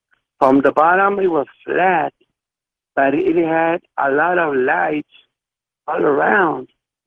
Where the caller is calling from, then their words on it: Palmview, Texas, United States; I'm calling from Palmville, Texas.